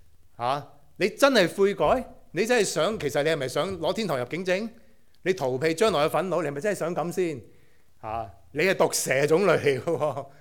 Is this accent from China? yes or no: yes; China; 我哋中國人都唔會咁樣亂咁講嘢嘅。